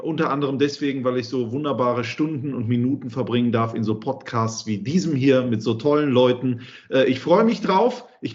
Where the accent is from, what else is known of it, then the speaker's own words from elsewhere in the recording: Mönchengladbach, North Rhine-Westphalia, Germany; also born or lived in Düsseldorf; Ich bin zwar in Düsseldorf geboren, habe dort auch, glaube ich, die ersten 7 Jahre meines Lebens verbracht. Dann ging es aber relativ schnell nach Mönchengladbach.